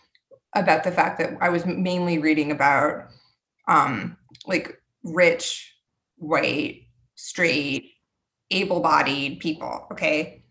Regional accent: New York, United States; also born or lived in New Jersey; now in North Florida, United States; I grew up in New York and New Jersey, but now I live in North Florida.

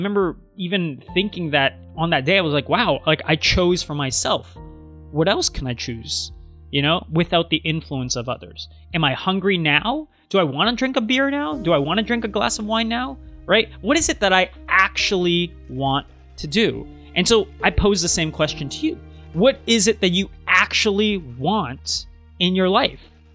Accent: Canada; I'm Asian, right? But I'm not from China, but grew up in Canada.

